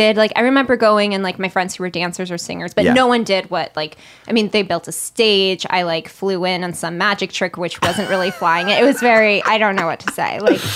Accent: Denver, Colorado, United States; Oh, you know, I'm from Denver.

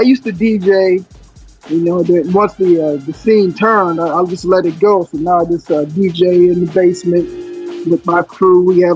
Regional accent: Michigan, United States; Truthfully, man, I'm not even a Bucks fan. I'm a Pistons fan. I'm from Michigan.

